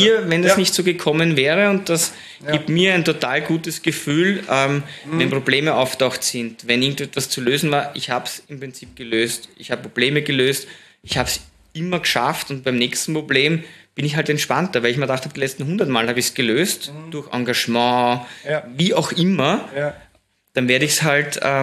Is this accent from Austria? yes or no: yes; Vienna, Austria; ich bin ein Wiener